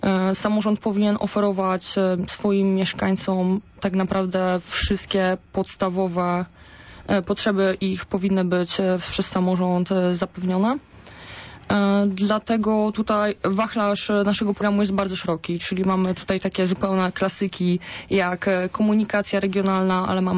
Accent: Poznań, Greater Poland Voivodeship, Poland; ja jestem z Nowego Miasta, gdzie osiedla były projektowane w ten sposób, że tej zieleni jest naprawdę dużo.

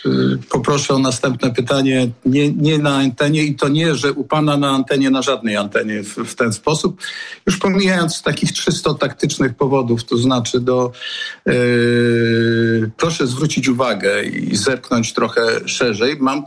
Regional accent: Greater Poland Voivodeship, Poland; ja jestem Wielkopolanin z krwi i kości.

